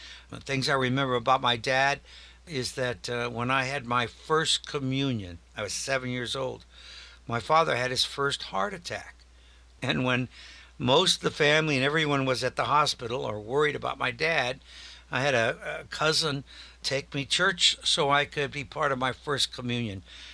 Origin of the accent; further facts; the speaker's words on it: Des Moines, Iowa, United States; born there; I was born in 1951 in Des Moines